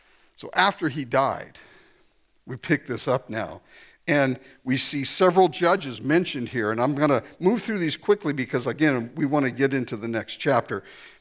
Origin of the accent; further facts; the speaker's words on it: Japan; I grew up in Japan.